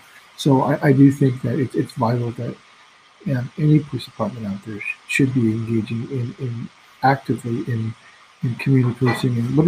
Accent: California, United States; So I grew up mostly in Orange County, and I initially was, I think like many Asian Americans, had an interest in biology

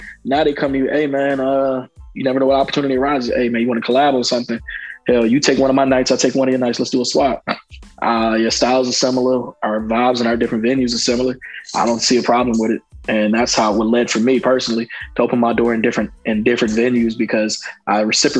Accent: Georgia, United States; also born or lived in Chicago; Even though I'm from Georgia, I went to high school in Chicago and I adapted to Chi-Town culture.

